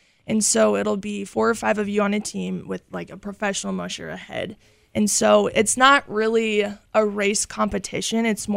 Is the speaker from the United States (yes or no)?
yes; Missouri, United States; And so since I am from Missouri of the United States of America, I am entered in the North American region